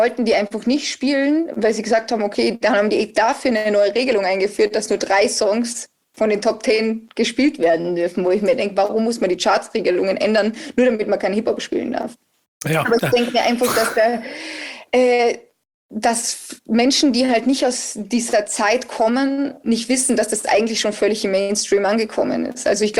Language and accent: German; Austria; Also ich bin ja Österreicherin